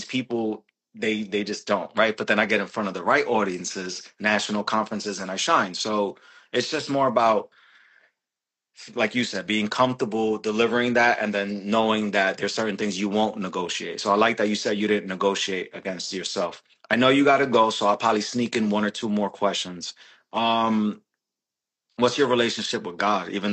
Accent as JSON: {"language": "English", "region": "New York", "country": "United States", "said": "Sorry, but you know, we're from New York. We speak faster."}